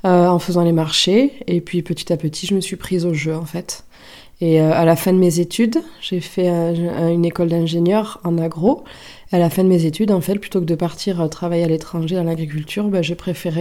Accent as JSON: {"language": "French", "town": "Montclar", "country": "France", "tie": "born or raised there", "said": "moi j'ai grandi là-dedans, à Montclar. D'ailleurs, je vis dans la maison de mes parents"}